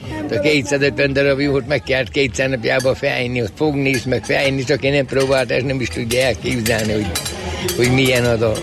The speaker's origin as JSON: {"language": "Hungarian", "town": "Balmazújváros", "region": "Hajdú-Bihar", "country": "Hungary", "tie": "born there", "said": "Balmadújvárosban születtem."}